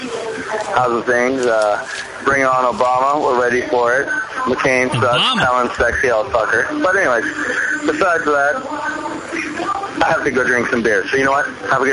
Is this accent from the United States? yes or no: no; Canada; now in China; I'm from Canada. Lived in China for 11 years.